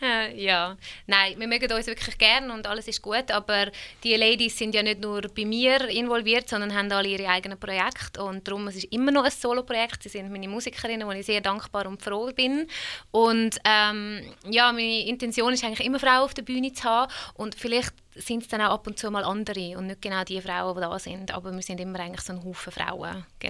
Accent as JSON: {"language": "German", "country": "Switzerland", "tie": "born or raised there", "also_born_or_lived": "Hungary", "said": "Also ich bin ursprünglich voll Ostblock, bin aus Ungarn und da aufgewachsen in der Schweiz."}